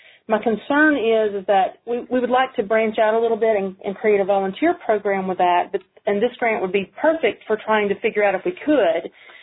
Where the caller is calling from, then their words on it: North Carolina, United States; I'm calling from North Carolina.